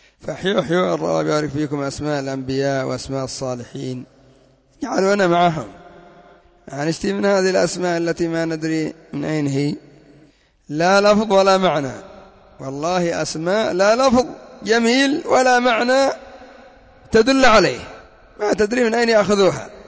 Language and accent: Arabic; Yemen; أما عندنا في اليمن كثير منهم يتسمى باسم محمد وعلي